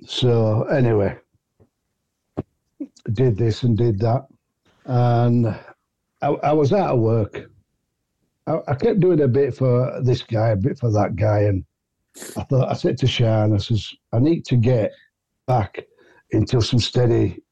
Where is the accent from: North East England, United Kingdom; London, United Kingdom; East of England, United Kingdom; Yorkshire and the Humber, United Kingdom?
Yorkshire and the Humber, United Kingdom; I'm a Yorkshireman.